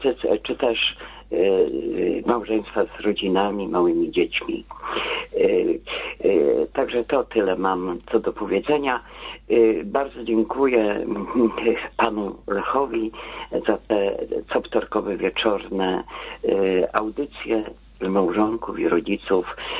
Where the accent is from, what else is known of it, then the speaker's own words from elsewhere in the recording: Greater Poland Voivodeship, Poland; now in Poznań, Poland; ja pochodzę z wioski, nie z Poznania, ja pochodzę z wioski, tam oddalonej nieco od Poznania, no do kilkadziesiąt kilometrów oddalone od Poznania.